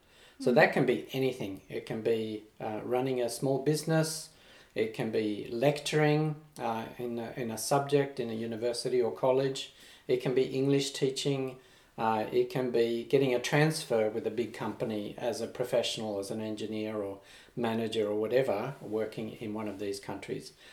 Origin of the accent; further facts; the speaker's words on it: Australia; also born or lived in Sweden / Thailand; So I was born in Sweden, so I've got experience of living in a few different countries, so Sweden and then Australia, where I grew up. And then Thailand, of course, for quite a big amount of time.